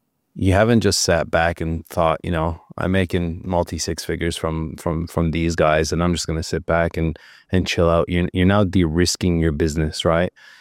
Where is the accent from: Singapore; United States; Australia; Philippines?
Australia; us being Australian, obviously Australia is a pretty sexy country around the world.